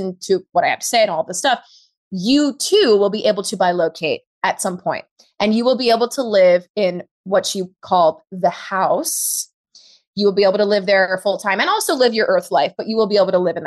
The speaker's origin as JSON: {"language": "English", "town": "New York City", "region": "New York", "country": "United States", "tie": "born or raised there", "said": "I grew up in New York City. I went to Catholic school. I was in Catholic girls' school, all of that stuff. I grew up in Harlem, rent control department. So I'm a city girl, New York City."}